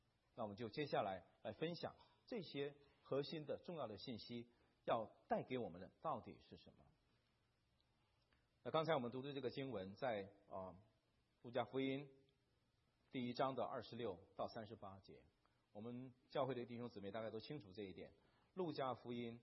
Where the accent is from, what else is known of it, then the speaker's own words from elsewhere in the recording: China; 我们大陆人转折点而已